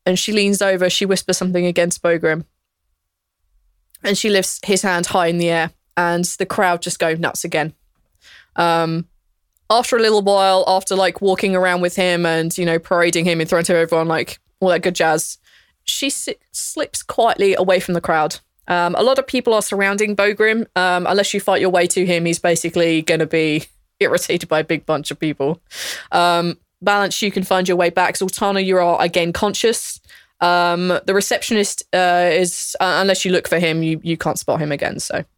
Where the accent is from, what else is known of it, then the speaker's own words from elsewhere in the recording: England, United Kingdom; My life, I'm English.